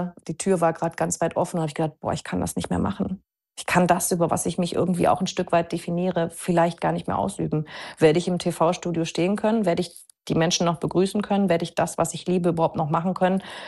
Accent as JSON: {"language": "German", "region": "North Rhine-Westphalia", "country": "Germany", "lives_now": "Munich, Germany", "said": "Ich habe zu dem Zeitpunkt schon in München gelebt. Ich komme aus NRW, aus der Nähe von Düsseldorf."}